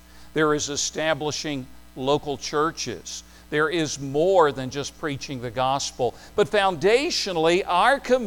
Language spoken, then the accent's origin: English; Tennessee, United States; I grew up in East Tennessee, and there were a lot of mountain preachers there that didn't have a lot of good content.